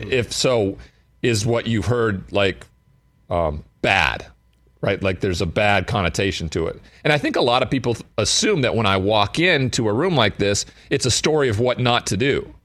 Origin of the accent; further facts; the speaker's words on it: Great Falls, Montana, United States; I'm from Great Falls, Montana. Like, there's been one guy drafted in the first round of the NFL draft, and that was like 1953.